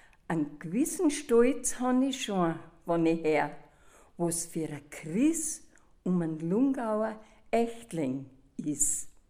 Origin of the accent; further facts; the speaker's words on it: Bavaria, Germany; bin eine Bayerin und komme aus Sertal.